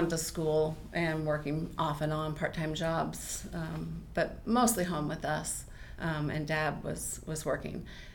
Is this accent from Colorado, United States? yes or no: no; Pennsylvania, United States; born there; also born or lived in Tallahassee; Well, I was born in Pennsylvania.